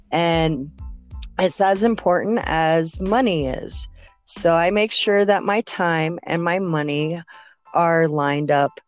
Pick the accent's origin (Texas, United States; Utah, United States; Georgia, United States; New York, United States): Utah, United States; Oh, I've lived in Utah on and off since I was 10. And my family is about, I think, 5 or 6 generations Utahan. They founded a couple of the towns in Utah. So I've lived here on and off since I was 10.